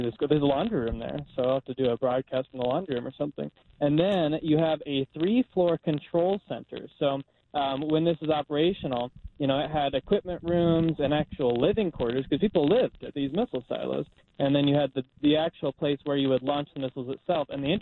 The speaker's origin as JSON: {"language": "English", "town": "Wichita", "region": "Kansas", "country": "United States", "tie": "born or raised there", "said": "some around my hometown of Wichita, Kansas."}